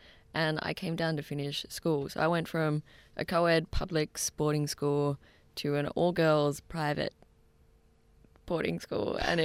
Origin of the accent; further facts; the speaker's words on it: Tweed Heads, New South Wales, Australia; also born or lived in Ocean Shores, Australia; I grew up in Tweed Heads. Which is northern New South Wales, mm-hmm. but I was born in a small town called Ocean Shores, which is fairly close to Lismore area. So I am a Bundjalung woman, so water woman from up that way, and am one of four.